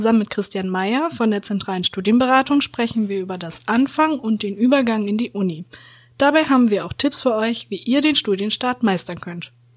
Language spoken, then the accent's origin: German; Göttingen, Lower Saxony, Germany; Ich bin von zu Hause weit weggezogen. Ich komme eigentlich aus Göttingen und alles war neu.